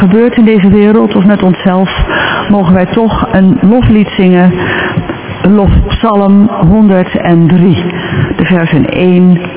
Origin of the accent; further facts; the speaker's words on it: the north, Netherlands; now in Arnhem, Netherlands; Ik kom uit het Hoge Noorden, maar sinds 40 jaar woon ik in Arnhem en na mijn pensioen, na ons pensioen, in Velp.